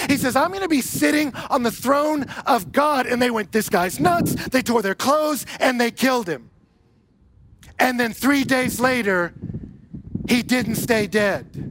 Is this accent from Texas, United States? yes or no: yes; Houston, Texas, United States; So I'm from Texas originally. Okay, 7 or 8, all right. And so I grew up going to the Houston Livestock Show and Rodeo every single year